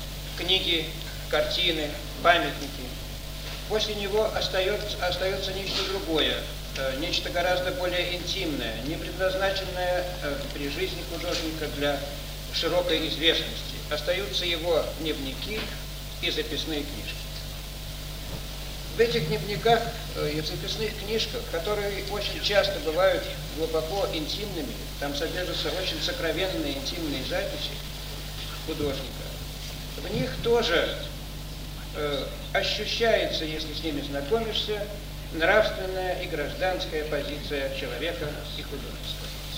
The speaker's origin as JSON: {"language": "Russian", "region": "Saint Petersburg", "country": "Russia", "said": "Мне особенно приятно об этом сейчас рассказать, потому что я ленинградец."}